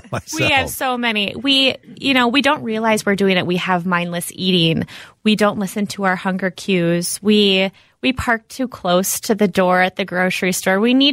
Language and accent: English; Minnetonka, Minnesota, United States; Well, I grew up around the area here, out in Minnetonka, and I went to my undergrad at the U and then went to Augsburg College for my master's for physician assistant studies.